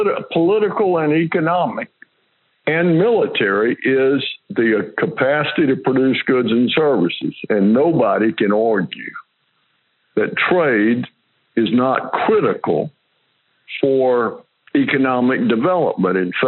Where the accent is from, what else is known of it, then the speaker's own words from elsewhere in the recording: the South, United States; And I'm from the South, and we lost a war.